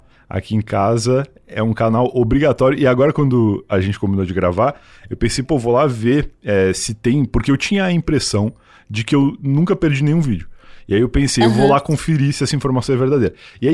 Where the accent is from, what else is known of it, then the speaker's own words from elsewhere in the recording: Rio Grande do Sul, Brazil; nós somos um casal formado por mim, que sou gaúcho, e por ela, que é mineira de Belo Horizonte.